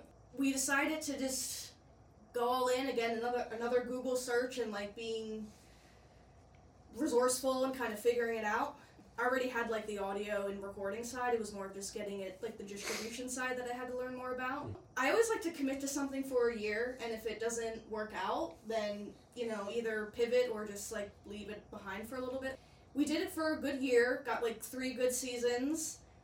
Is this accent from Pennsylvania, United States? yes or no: yes; Philadelphia, Pennsylvania, United States; So I grew up in South Philly, 15-minute walk max.